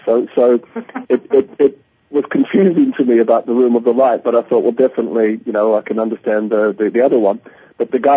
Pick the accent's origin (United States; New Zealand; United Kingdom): New Zealand; also born or lived in Canada; I was born in Canada, made in New Zealand